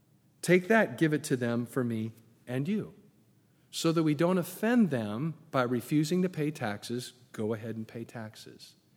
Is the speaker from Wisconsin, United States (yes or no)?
no; California, United States; I come from Southern California.